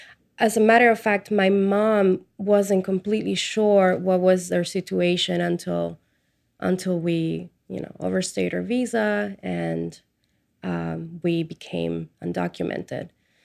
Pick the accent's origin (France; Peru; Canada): Peru; also born or lived in Atlanta, Georgia, United States; now in New York, United States; I was born and raised in Peru. Raised the other half of my life in Atlanta, Georgia, and now I live here in New York.